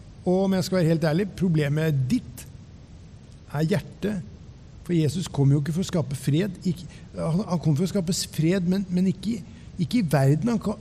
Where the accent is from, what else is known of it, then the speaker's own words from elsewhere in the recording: Ørje, Østfold, Norway; jeg kom hjem, satt meg på kne i stua hjemme i Ørje